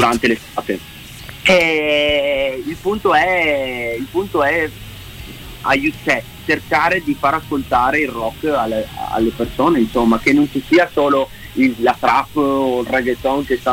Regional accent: Verona, Veneto, Italy; noi siamo veronesi, cioè sì, siamo tra Vicenza e Verona

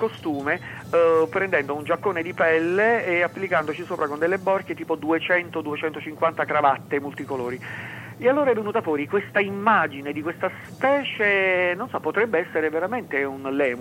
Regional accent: Campania, Italy; born there; nella casa in cui io sono nato, che affacciava sul Golfo di Napoli

